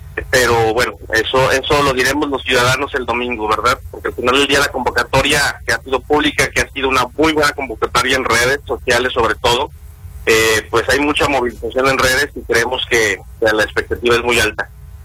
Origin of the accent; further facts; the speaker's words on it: Mexico; nosotros lo que queremos y lo que pretendemos aquí como mexicanos es que se defienda un valor